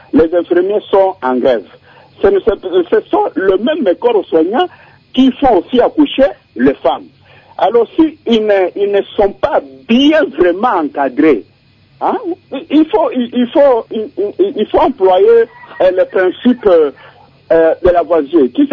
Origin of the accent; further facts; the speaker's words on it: Bandundu, Kwilu, DR Congo; now in Kinshasa, DR Congo; moi, chez moi, à Bandundu, je suis à Kinshasa, moi, chez moi, à Bandundu, j'avais vécu ça.